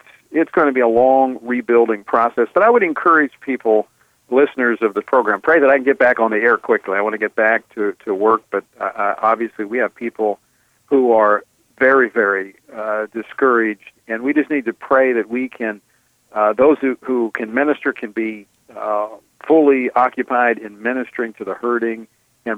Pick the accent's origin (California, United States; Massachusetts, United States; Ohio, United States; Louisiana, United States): Louisiana, United States; I know people who listen to Washington Watch know that I'm from Louisiana. I commute back and forth each week to Washington.